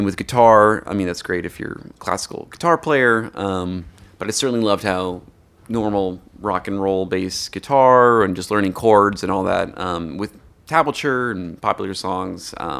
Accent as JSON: {"language": "English", "region": "California", "country": "United States", "tie": "born or raised there", "said": "East Bay, Northern California, middle school and high school."}